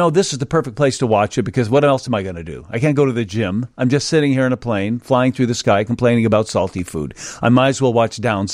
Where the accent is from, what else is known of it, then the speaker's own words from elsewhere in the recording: United States; I can't not. I'm an American, and I'm a 20 percenter.